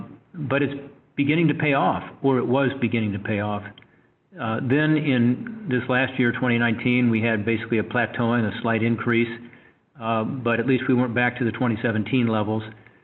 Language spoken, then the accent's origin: English; Ohio, United States; But there's no question that in my home state of Ohio, in most of our communities, we've seen an upsurge